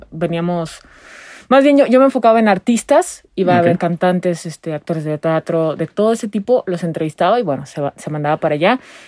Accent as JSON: {"language": "Spanish", "town": "Xalapa", "region": "Veracruz", "country": "Mexico", "lives_now": "Mexico City, Mexico", "said": "Yo soy jalapeña, de Jalapa, okay, Veracruz."}